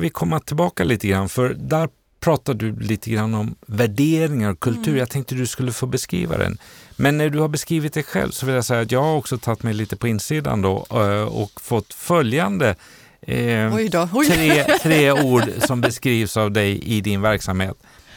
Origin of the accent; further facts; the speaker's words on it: Borås, Västra Götaland County, Sweden; Jag är ju boråsare.